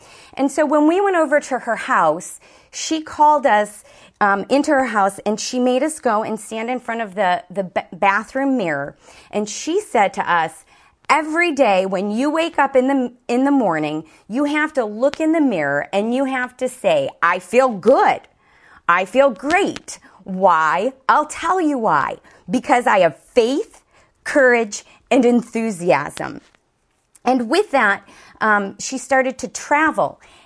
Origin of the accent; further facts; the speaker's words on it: Chicago, Illinois, United States; Where I came from, I was born and raised in Chicago, and my father died when I was 8 months old.